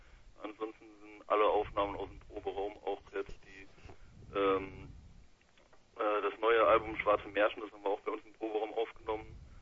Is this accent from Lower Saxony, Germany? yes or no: no; St. Ingbert, Saarland, Germany; Ursprünglich kommen wir aus St. Ingbert, im Saarland ist das, ein kleines Kaff.